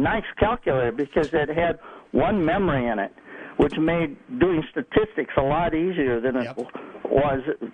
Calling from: Hilton, New York, United States; I'm calling from Hilton, and I thought I would share with you some of the reminiscence about early computers.

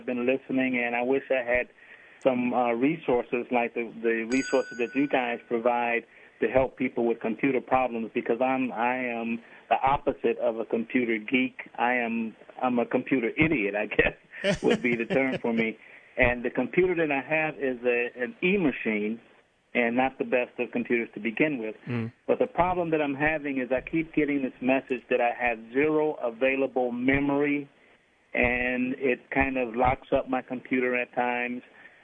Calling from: Chicago, Illinois, United States; I'm calling from Chicago.

